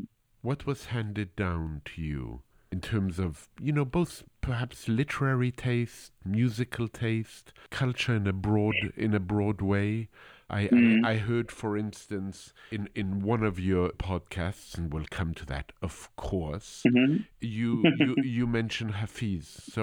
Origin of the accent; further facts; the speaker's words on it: Houston, Texas, United States; born there; I was born in Houston, Texas, where I spent 4 very important days, the memory of which is slight.